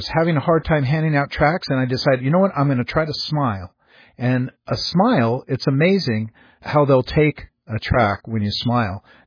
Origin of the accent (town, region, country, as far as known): Everett, Washington, United States; born or raised there